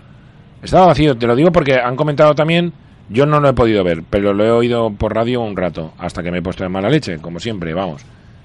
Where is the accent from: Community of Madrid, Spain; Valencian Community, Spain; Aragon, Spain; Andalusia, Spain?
Valencian Community, Spain; Valencia; los que somos de Valencia